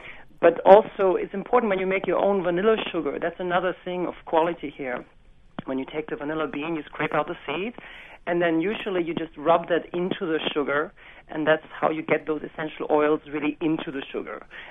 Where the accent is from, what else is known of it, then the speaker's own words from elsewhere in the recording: Germany; I grew up with this in Germany